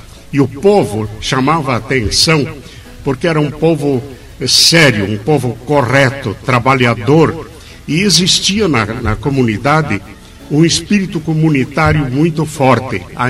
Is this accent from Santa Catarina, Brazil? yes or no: yes; Concórdia, Santa Catarina, Brazil; also born or lived in Paraí; Eu sou natural do Paraí, no Rio Grande do Sul. Na época pertencia ao município de Lagoa Vermelha. Em 1929, meus pais mudaram para Concórdia. E de Concórdia fiquei até 1950.